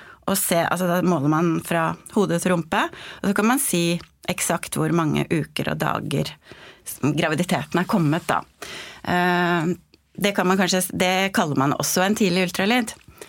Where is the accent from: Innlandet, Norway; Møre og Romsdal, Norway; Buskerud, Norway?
Buskerud, Norway; Hønefoss; og så hadde jeg praksisen min hjemme I Hønefoss da, på Ringerike.